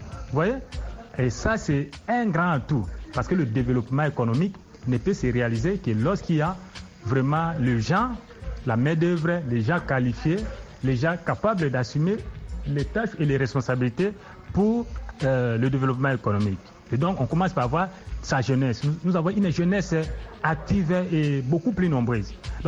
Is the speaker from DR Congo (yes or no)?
yes; DR Congo; chez moi, en RDC